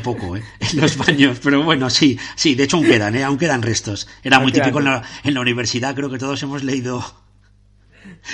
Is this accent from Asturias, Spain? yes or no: no; Valencian Community, Spain; en mi pueblo, en Valencia